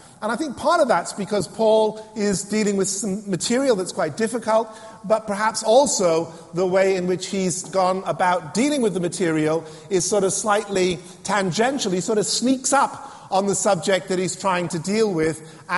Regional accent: England, United Kingdom; I know as English people, we tend not to like to make a fuss

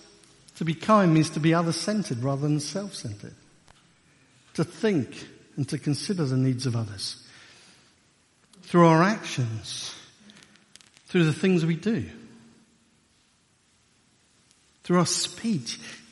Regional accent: United Kingdom; And we're British, so we were queuing orderly.

